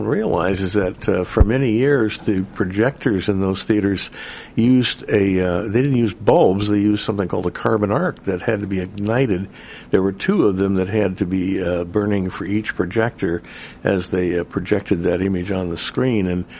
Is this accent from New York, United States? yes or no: no; Tacoma, Washington, United States; as a teenager, I managed a movie theater in my hometown of Tacoma, Washington